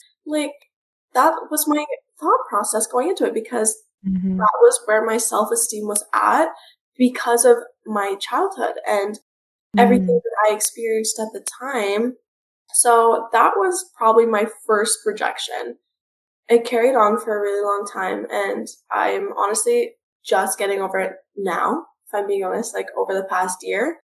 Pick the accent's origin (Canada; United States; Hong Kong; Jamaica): Canada; Being half Filipina and born in Canada, I felt as though when I was growing up and I was trying to find a group